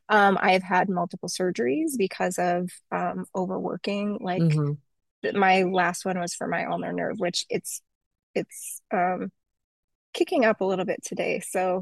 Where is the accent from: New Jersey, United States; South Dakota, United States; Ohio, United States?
South Dakota, United States; But I grew up in South Dakota, and the town there was, I think about 125,000 people.